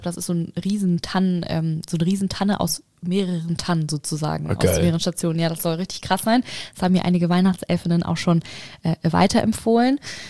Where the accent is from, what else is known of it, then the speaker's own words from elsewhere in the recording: Saxony, Germany; Ursprünglich komme ich aus der Nähe von Leipzig